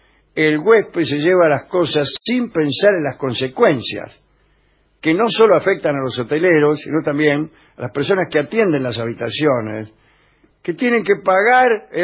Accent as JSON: {"language": "Spanish", "country": "Argentina", "said": "estos robos que realmente me avergüenzan a mí como argentino."}